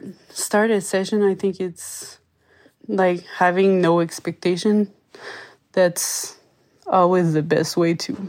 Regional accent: Montreal, Quebec, Canada; I'm from Montreal.

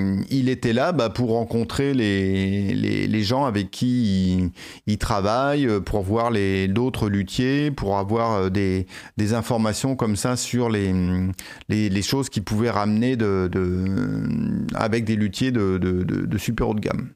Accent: United Kingdom; accent: British; vous pouvez profiter de mon délicieux accent british.

